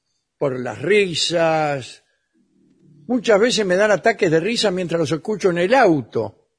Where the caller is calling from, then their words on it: Córdoba, Argentina; de Córdoba